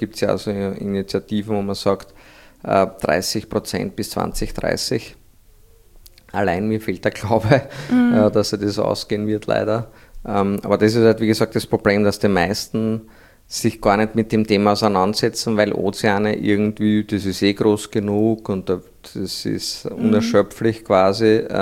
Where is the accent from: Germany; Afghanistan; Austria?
Austria; wir sind aus Österreich, wenn wir nicht einmal in den Meer zugang